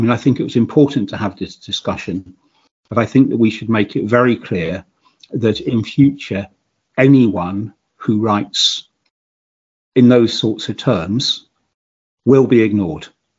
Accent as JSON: {"language": "English", "country": "United Kingdom", "said": "because I am British"}